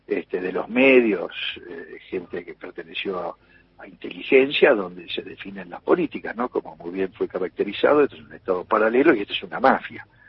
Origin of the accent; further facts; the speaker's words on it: Argentina; nuestra soberanía, nuestra identidad como argentinos